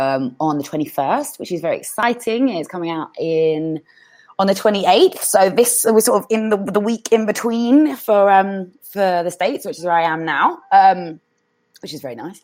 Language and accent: English; London, United Kingdom; I'm a Londoner, innit? So I spent, you know, loads of my life walking through Leicester Square